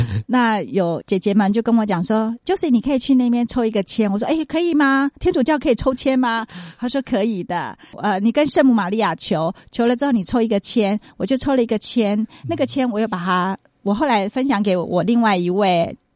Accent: China; 所以呢我们中国人就是要孝顺嘛，我们在我们的教义里面就是要孝顺啊，

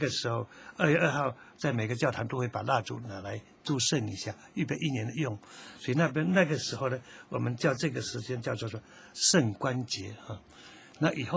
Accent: China; 就我们中国人所讲的道成肉身

